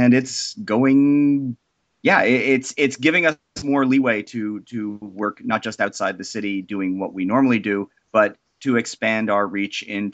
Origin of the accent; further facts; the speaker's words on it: Toronto, Ontario, Canada; moved away; I was from Toronto. The rest of the band was from Toronto.